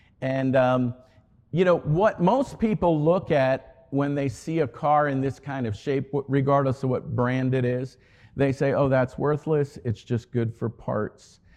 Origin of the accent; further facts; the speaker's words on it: Florida, United States; I grew up in South Florida, and I was playing out in the yard